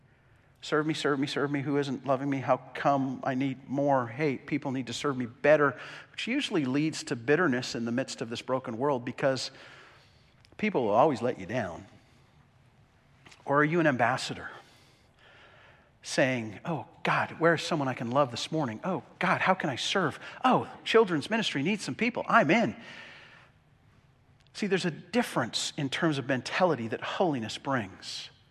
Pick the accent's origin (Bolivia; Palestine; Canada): Canada; although I am a Canadian, first and foremost, I am a Christian.